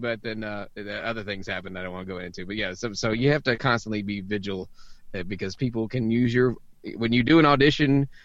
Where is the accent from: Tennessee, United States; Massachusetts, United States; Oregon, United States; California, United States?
Tennessee, United States; Memphis; So I just usually just say I'm from Memphis because it's pretty much a spit's throw from my backyard. And I grew up there and was born there.